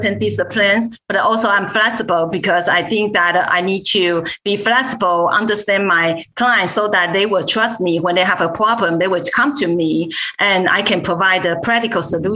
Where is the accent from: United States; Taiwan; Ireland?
Taiwan; I came from Taiwan. I have a younger brother.